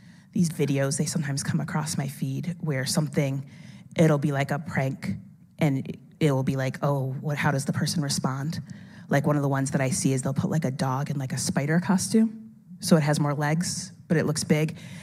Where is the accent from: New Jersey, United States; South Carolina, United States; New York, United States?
New York, United States; I grew up poor in New York, in the city, and my experience of roaches is that if you see one, there's 1,000, okay?